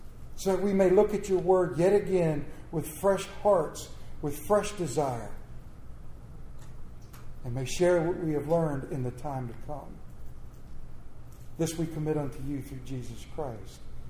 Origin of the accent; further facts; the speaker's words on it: Muskrat Creek, Wyoming, United States; I am from Muskrat Creek, Wyoming. Doesn't that just roll off the tongue?